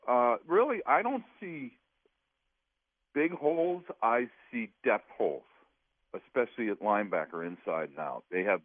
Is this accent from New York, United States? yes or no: no; Cornwall, Pennsylvania, United States; We moved when I was seven, so I grew up in a little town called Cornwall, Pennsylvania, in Lebanon County, Joe.